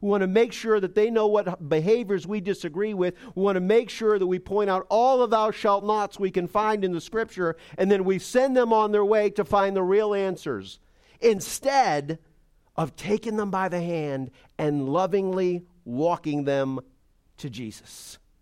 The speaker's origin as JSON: {"language": "English", "town": "Boston", "region": "Massachusetts", "country": "United States", "accent": "Boston", "said": "And they actually started mocking my slight Boston accent."}